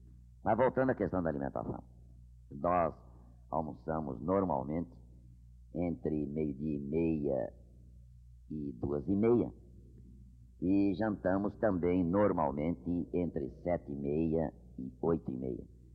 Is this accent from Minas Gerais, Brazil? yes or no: no; São Paulo, Brazil; na década de 30, quando eu ainda era menino e morava no então aristocrático bairro dos Campos Elíseos, onde eu nasci.